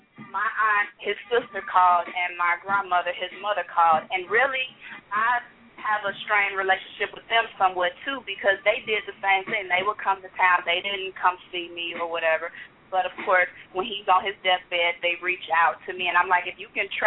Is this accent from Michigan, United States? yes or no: yes; Michigan, United States; also born or lived in Chicago, United States; when I moved to Michigan from Chicago, which is only where I lived in Michigan and grew up in Michigan, is only about an hour and 30 minutes max from Chicago.